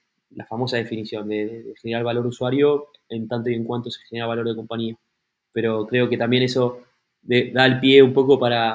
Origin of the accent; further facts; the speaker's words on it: Argentina; me presentaría probablemente diciendo que soy argentino